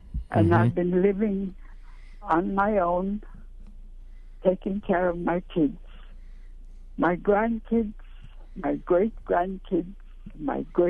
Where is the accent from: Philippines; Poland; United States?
United States; Bethel, Alaska; You know, I was born here in Bethel in 1929. And I've lived here all my life.